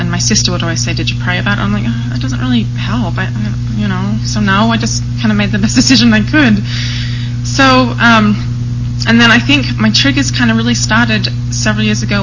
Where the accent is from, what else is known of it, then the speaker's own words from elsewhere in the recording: Australia; now in Utah, United States; I live here in Utah. I'm originally from Australia, so my accent's a little different.